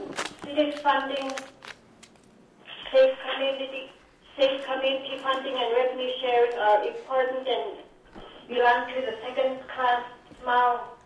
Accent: Kwikset, Alaska, United States; I've been born and bred in Kwikset. And the population is close to 700 people.

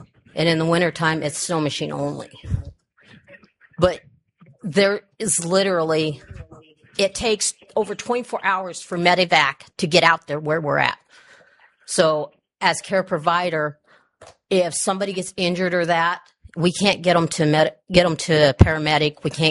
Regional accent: Alexander Creek, Alaska, United States; now in Beluga, United States; I live in Beluga, Alaska. I grew up on Alexander Creek

